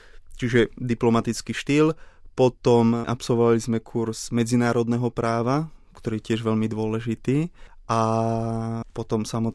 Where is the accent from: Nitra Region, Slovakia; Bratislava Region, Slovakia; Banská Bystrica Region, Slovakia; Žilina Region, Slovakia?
Žilina Region, Slovakia; Nová Bystrica